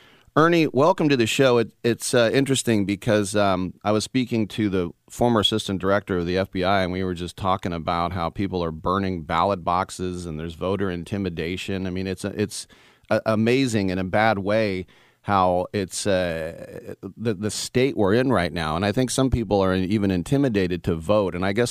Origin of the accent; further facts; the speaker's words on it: Oakland, California, United States; And, you know, I come from the Oakland area